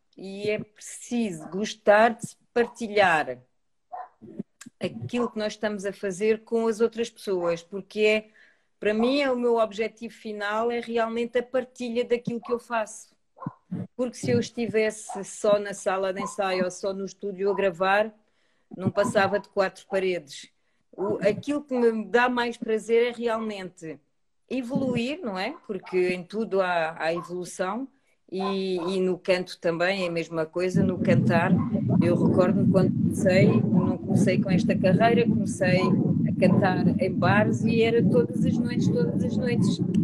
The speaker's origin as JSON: {"language": "Portuguese", "country": "Portugal", "tie": "born or raised there", "also_born_or_lived": "France", "said": "eu nasci em França e vim para Portugal"}